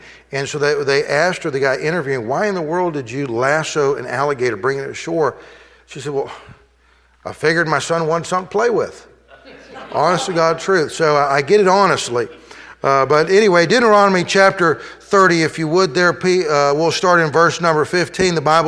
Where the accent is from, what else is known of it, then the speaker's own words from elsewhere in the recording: Florida, United States; My brother and I grew up in Florida, and a lot of alligators there